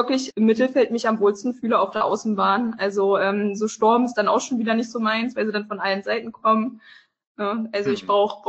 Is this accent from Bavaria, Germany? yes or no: no; Ebendorf, Saxony-Anhalt, Germany; Also ich bin in Ebendorf aufgewachsen und dann sind wir 2015 nach Kleinamsleben gezogen. Und das ist wirklich sehr dörflich.